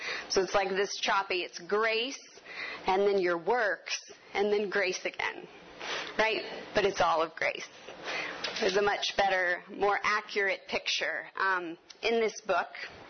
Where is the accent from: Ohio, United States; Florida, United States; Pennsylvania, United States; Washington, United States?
Florida, United States; Maybe it's because we're from Florida, but I think about the crashing waves from the ocean.